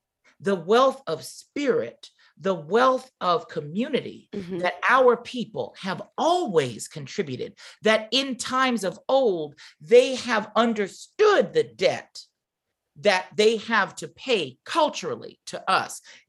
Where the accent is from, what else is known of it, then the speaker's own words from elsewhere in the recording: Santa Monica, California, United States; But when I was growing up in the late 80s and early 90s, and I said, I'm from Santa Monica, folks would be confused